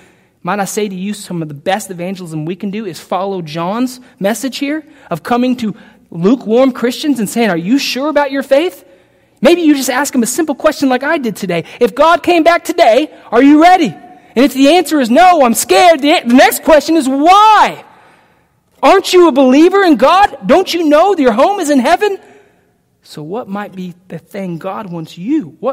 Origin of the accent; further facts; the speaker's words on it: United States; If you, like me, know that as an American, we are rich, we're prosperous